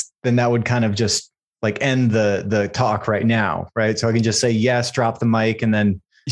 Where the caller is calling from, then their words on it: Austin, Texas, United States; I'm calling in from Austin, Texas.